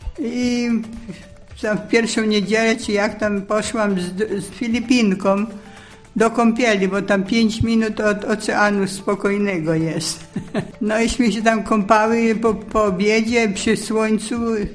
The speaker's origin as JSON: {"language": "Polish", "region": "Pomeranian Voivodeship", "country": "Poland", "lives_now": "Silesia, Poland", "said": "pochodzę z Pomorza, od Kościerzyny. Tutaj trafiłam na Śląsk do tego zgromadzenia."}